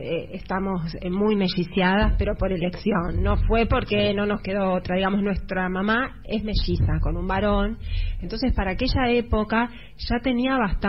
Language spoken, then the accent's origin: Spanish; La Tablada, Buenos Aires Province, Argentina; porque yo soy de La Tablada, a mí esta obra me atravesó